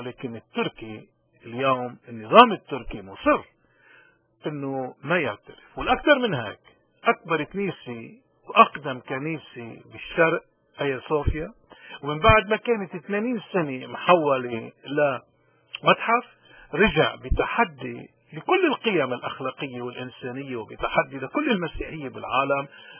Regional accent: Lebanon; إنني شخصيا أفتخر بأن في وطني الأم لبنان

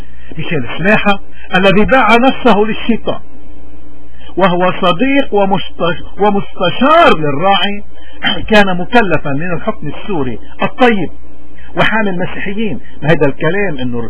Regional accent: Lebanon; واجبنا كلبنانيين ناشطين وخصوصا موارنا في بلاد الانتشار واجبنا أن نشهد للحق

